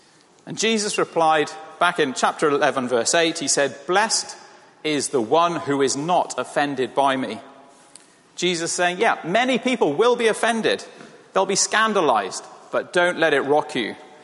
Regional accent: Wales, United Kingdom; I grew up in Wales and spent a fair bit of time running around trying to gather sheep or bullocks for my uncle.

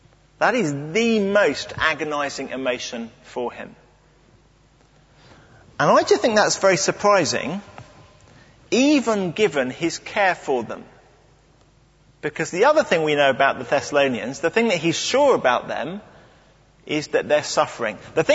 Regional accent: England, United Kingdom; And it uses language that, as an Englishman, sometimes I guess I wouldn't use.

